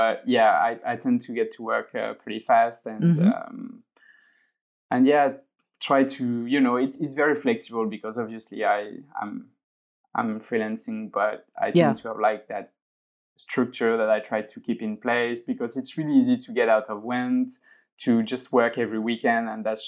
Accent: Montpellier, Occitania, France; English is a second language; now in Barcelona, Spain; Because I'm from the south of France. I'm from Montpellier, so it's pretty close actually.

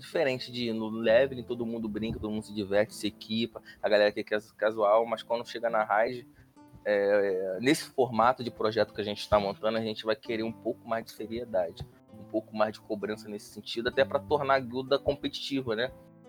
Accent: Rio de Janeiro, Brazil; Sou aqui do Rio de Janeiro. … aí nos jogos.

